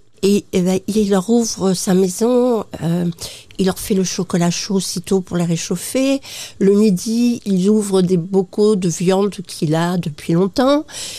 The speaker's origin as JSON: {"language": "French", "region": "Normandy", "country": "France", "said": "alors moi aussi, je suis normande."}